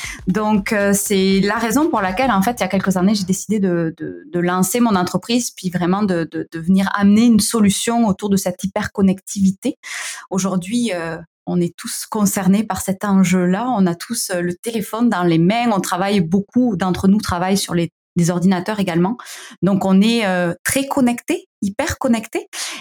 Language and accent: French; Southern France, France; accent: southern French; now in Quebec, Canada; Vous l'entendez, j'ai un petit accent du sud de la France.